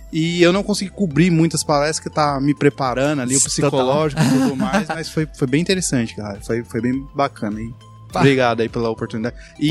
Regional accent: São Paulo, Brazil; sou lá de São Paulo

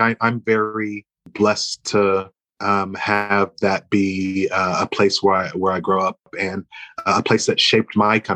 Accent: Illinois, United States; also born or lived in Chicago, United States; I was born in Chicago and spent the first kind of 21 years of my life living in the Midwest of the United States of America. I like to tell people growing up in the cornfields of central Illinois.

